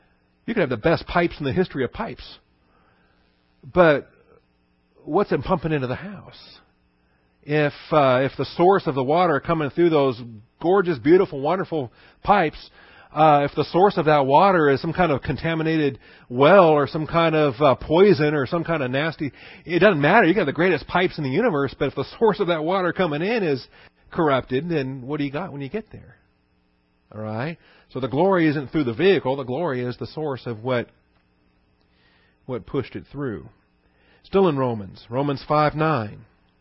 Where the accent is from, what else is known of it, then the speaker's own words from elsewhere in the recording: Seattle, Washington, United States; moved away; Because I was from out of state. I had nothing in Texas. I was from Seattle, Washington.